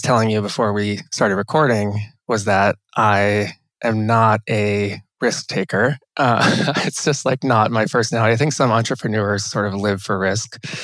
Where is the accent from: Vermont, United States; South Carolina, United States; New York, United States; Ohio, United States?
Ohio, United States; Cincinnati; I grew up in Cincinnati, Ohio, and I'm the first architect in my family.